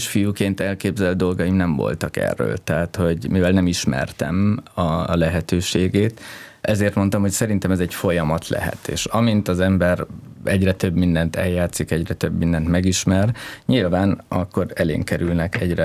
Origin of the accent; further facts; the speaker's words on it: Heves, Hungary; én úgy nőttem föl, hogy Heves egy kisváros volt, ahol szerencsére volt egy zeneiskola, de alapvetően én a cigányzenében szocializálódtam, akkor valamit mindenki játszott körülöttem, gitár, tambura.